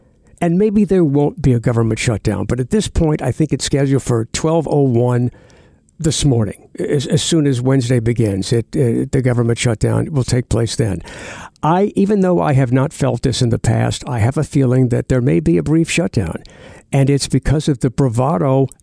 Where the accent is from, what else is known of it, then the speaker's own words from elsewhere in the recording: United States; And as an American, I resent that.